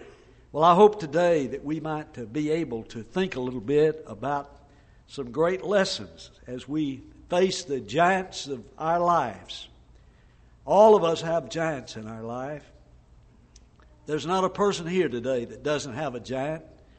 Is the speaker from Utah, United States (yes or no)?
no; Huntsville, Alabama, United States; I grew up in Huntsville, Alabama.